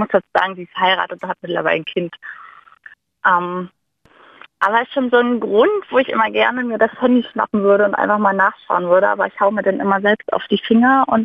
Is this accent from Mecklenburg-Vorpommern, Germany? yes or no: yes; Mecklenburg-Vorpommern, Germany; Also ich komme ursprünglich aus Mecklenburg